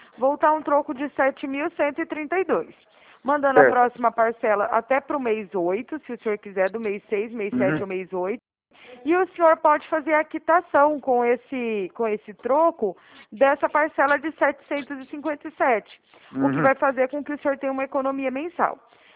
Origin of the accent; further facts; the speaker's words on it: Araraquara, São Paulo, Brazil; Não, eu sou aqui de Araraquara, eu não trabalho por agência.